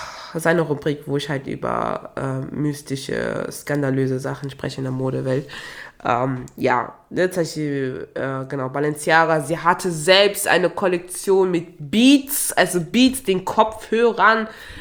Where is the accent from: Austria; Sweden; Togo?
Togo; ich komme ja auch ursprünglich aus Togo